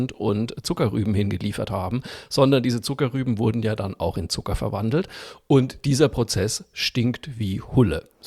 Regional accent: Zeil am Main, Bavaria, Germany; Ich komme ja auch vom Land, wie du weißt. Ich komme ja aus Franken, aus dem schönen Örtchen Zeil am Main, Fachwerk Frohsinn Frankenwein. Und bei uns im Ort gab es früher, als ich aufgewachsen bin, noch eine Zuckerfabrik.

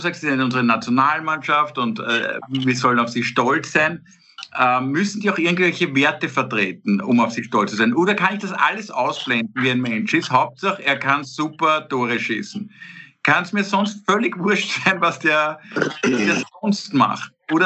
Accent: Austria; Jetzt könnten wir als Österreicher zumindest anfangen.

